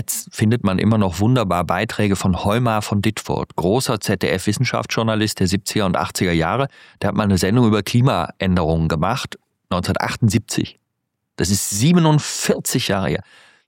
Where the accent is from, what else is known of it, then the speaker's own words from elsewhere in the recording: Bonn, North Rhine-Westphalia, Germany; ich bin in Bonn aufgewachsen. Das war also sehr nah am Rhein dran.